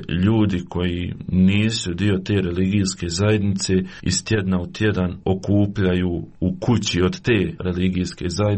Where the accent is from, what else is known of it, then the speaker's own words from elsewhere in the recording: Prozor, Federation of Bosnia and Herzegovina, Bosnia & Herzegovina; also born or lived in Rumboci; Ja sam inače rodom iz općine Prozorama, živio sam u selu Rumboci, a poslije sam se preselio sa roditeljima i bratom u Prozor. To je bilo taman negdje kada sam trebao krenuti u osmi razred.